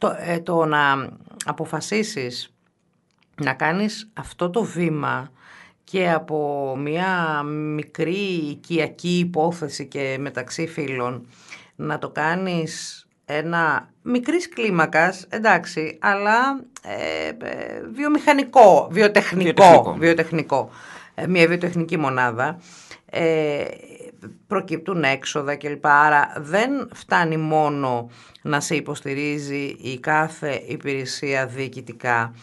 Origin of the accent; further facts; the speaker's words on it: Kalamata, Peloponnese, Greece; αν είσαι στην Καλαμάτα, γιατί είναι η πόλη μου